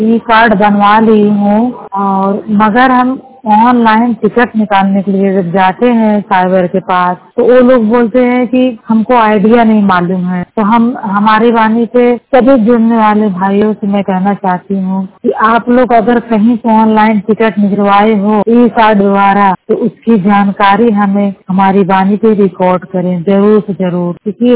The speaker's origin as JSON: {"language": "Hindi", "region": "Uttar Pradesh", "country": "India", "said": "उत्तर प्रदेश जिला जौनपुर के रहने वाली हूँ।"}